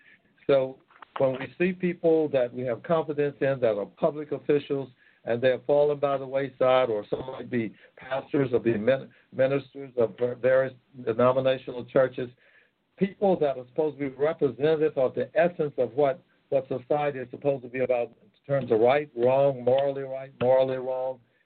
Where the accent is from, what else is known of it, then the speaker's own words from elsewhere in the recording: the South, United States; I grew up in the South, and during those days, men and women didn't have a lot of education, but their word was their bond.